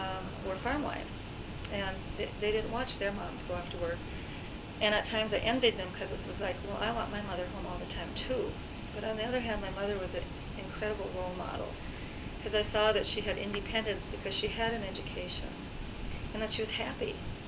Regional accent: Minnesota, United States; Okay, well, I will start with growing up in Minnesota. I grew up on a dairy farm and had four brothers and one sister.

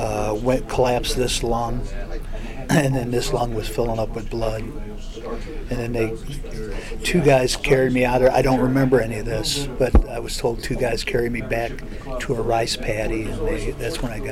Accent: St. Louis, Missouri, United States; they sent me to Fort Leonard Wood because I was from St. Louis.

